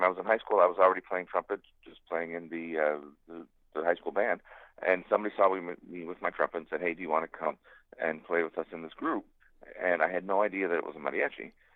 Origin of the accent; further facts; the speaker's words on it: Tucson, Arizona, United States; I grew up in Tucson, and Tucson is a very important mariachi city now.